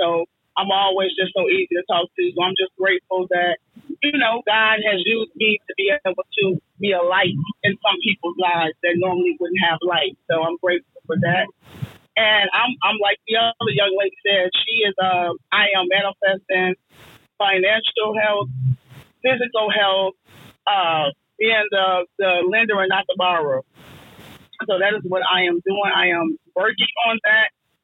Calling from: Dallas, Texas, United States; I'm actually back home now. I'm back in Dallas. I'm calling from Dallas, Texas.

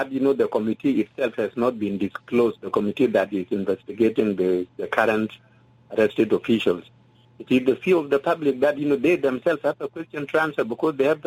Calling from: Malakal, Upper Nile, South Sudan; I'm calling from Malakal.

